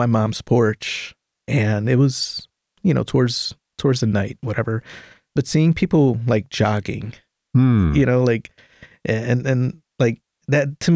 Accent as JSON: {"language": "English", "town": "Buffalo", "region": "New York", "country": "United States", "tie": "born or raised there", "said": "I grew up in the Lower West Side, and I don't care how many times they call it, you know, Ralph Wilson Park."}